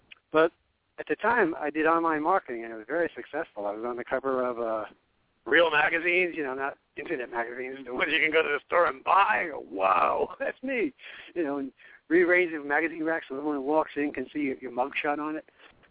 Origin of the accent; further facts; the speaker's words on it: New York, United States; I was born and raised in New York. We didn't even have a country music radio station at the time. So my roots are rock and roll.